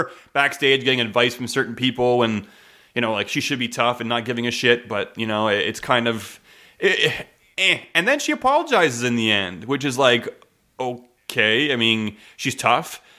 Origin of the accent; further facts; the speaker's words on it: Canada; We're Canadian.